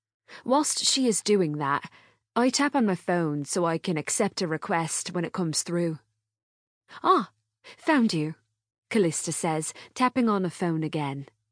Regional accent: Birmingham, West Midlands, United Kingdom; born there; I was born in Birmingham and didn't even leave home to go to uni, having earned my degree from the University of Birmingham.

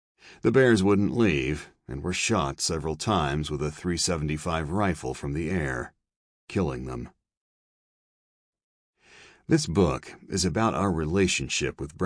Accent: Juneau, Alaska, United States; I grew up in Juneau and live on nearby Douglas Island, both of which are just a few miles boat ride from Admiralty Island.

